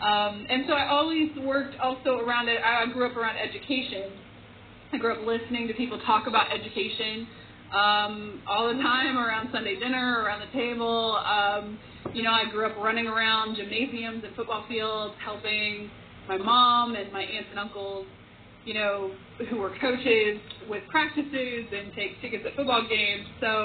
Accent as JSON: {"language": "English", "town": "Mount Liberty", "region": "West Virginia", "country": "United States", "tie": "born or raised there", "said": "I grew up outside of Philippi on a farm up on top of a mountain in a community called Mount Liberty. And I grew up with a single mom who was also a teacher."}